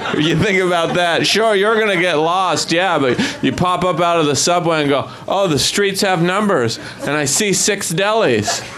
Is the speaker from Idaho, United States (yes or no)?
yes; Idaho, United States; I'm from Idaho, which New Yorkers are the worst.